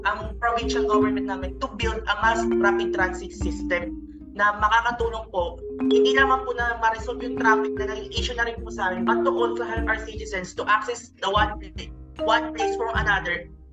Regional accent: Central Luzon, Philippines; sa province namin, which is the Bulacan

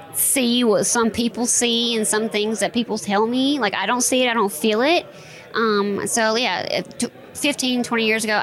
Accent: the South, United States; I'm from the South. We're hospitable.

